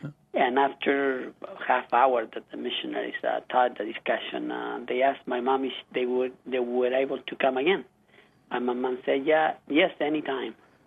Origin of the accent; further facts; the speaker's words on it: Viña del Mar, Valparaíso, Chile; I'm from Viña del Mar, which is a town in the coast of Chile. It's about near an hour and a half from Santiago.